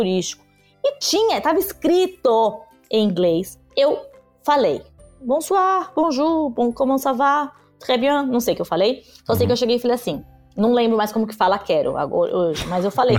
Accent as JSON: {"language": "Portuguese", "country": "Brazil", "said": "Eu sou brasileiro, né?"}